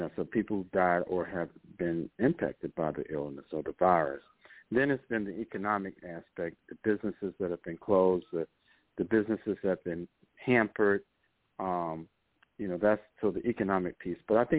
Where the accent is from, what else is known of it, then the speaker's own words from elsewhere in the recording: Jacksonville, Florida, United States; I grew up in Jacksonville, you know, the northeast part of Florida.